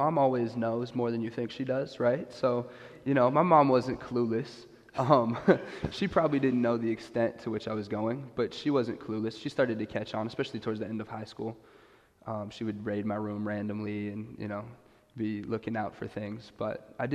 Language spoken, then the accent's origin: English; Sacramento, California, United States; also born or lived in Fairfield, United States; But, yeah, so I grew up in Sacramento. We lived there through my childhood, and then we moved to a city called Fairfield. That's where I lived late childhood, teenage years.